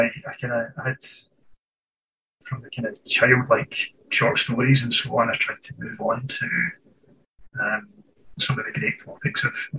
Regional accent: Scotland, United Kingdom; I was born and raised in Scotland, and here I remain

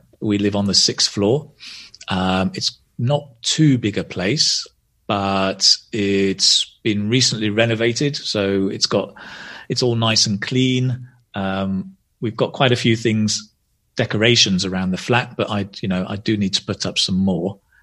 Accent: Manchester, North West England, United Kingdom; Well, I come from Manchester, and traditionally it's quite a industrial city, but it has changed a lot in the last 10 years.

